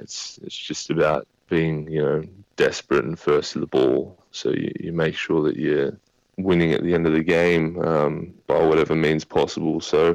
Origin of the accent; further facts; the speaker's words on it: Australia; someone hears I'm Australian